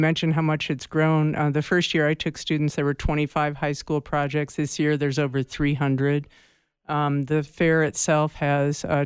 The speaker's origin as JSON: {"language": "English", "region": "Iowa", "country": "United States", "tie": "born or raised there", "said": "I didn't. I grew up in Iowa."}